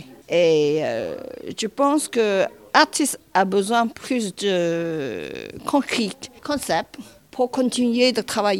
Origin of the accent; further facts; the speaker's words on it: China; French is a second language; Je viens de la Chine.